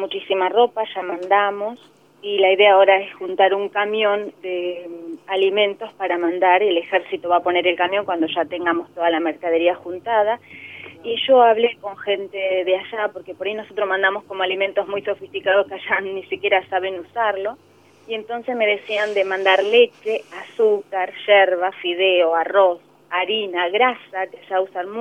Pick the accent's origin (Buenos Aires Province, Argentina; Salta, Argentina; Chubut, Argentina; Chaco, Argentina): Chaco, Argentina; Campo Largo; Mira, yo soy de Chaco, nací en un pueblito muy chiquito que se llama Campo Largo. Gracias a Dios mi pueblo jamás se inundó.